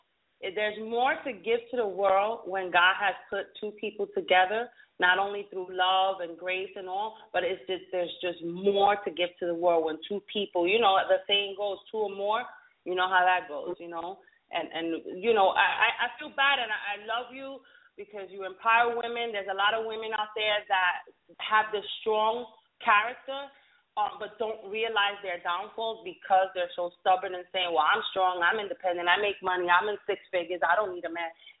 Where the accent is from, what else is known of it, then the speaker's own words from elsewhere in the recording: Bronx, New York, United States; we come from the Bronx, we come from our own empire